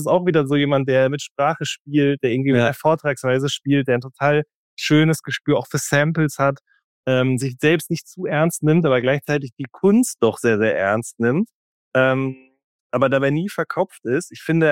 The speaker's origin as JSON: {"language": "German", "region": "North Rhine-Westphalia", "country": "Germany", "said": "Und man kommt auch wirklich von Hölzgen auf Stöcksken, wie man bei uns im Ruhrgebiet sagt."}